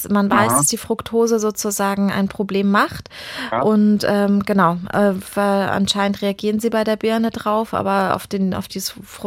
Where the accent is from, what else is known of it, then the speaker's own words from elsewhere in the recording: Bavaria, Germany; weil so ich bin ja auch aus Bayern.